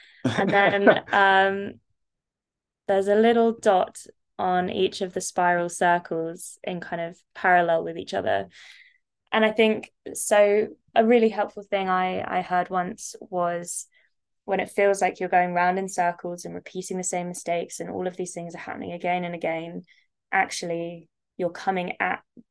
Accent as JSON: {"language": "English", "country": "United Kingdom", "said": "So as maybe you can tell from my accent, I'm from the UK"}